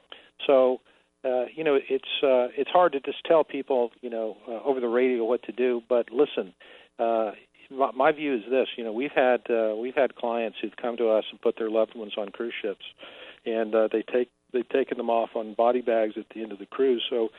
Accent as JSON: {"language": "English", "town": "New Orleans", "region": "Louisiana", "country": "United States", "said": "I'm from New Orleans originally. Went to law school there"}